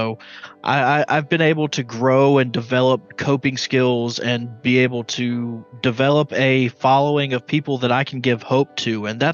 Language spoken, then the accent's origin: English; Leland, North Carolina, United States; My hometown is Leland, North Carolina, which is about 15 minutes outside of Wilmington, North Carolina, right on the coast.